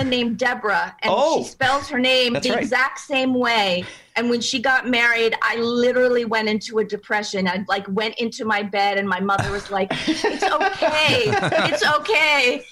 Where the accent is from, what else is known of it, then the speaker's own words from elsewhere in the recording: New England, United States; I grew up in New England, so I great driver, and I'm still scared to drive in Manhattan.